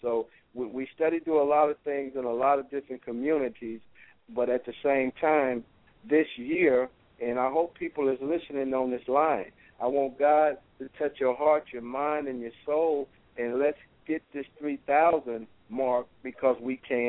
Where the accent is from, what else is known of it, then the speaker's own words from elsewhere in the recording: Detroit, Michigan, United States; So I want to give a special thanks to Grand Slam Records out of my hometown, Detroit, for sending in toys all the way from Detroit, Michigan.